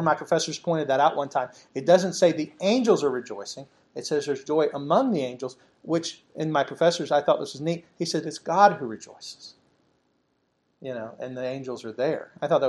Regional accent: United States; born there; You know, I was born in America, the freest land that has ever been.

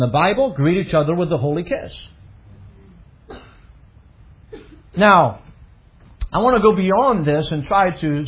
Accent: France; now in United States; I know we live in the United States of America, but I grew up in France.

